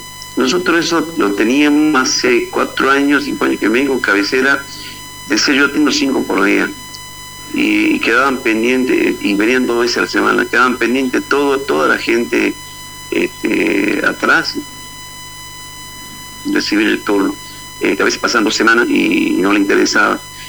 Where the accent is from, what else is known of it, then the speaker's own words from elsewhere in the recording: Salta, Argentina; Sí, pertenecemos a la de Salta, estamos ubicados en la frontera con Bolivia, somos una localidad de 17.000 habitantes.